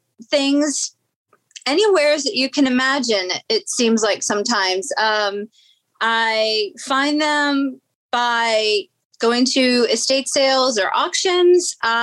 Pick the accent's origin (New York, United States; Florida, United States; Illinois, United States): New York, United States; now in Virginia, United States; Growing up in New York, our family was avid yard sailors. We always had yard sales. And so I grew up around that. And then, of course, moving to Virginia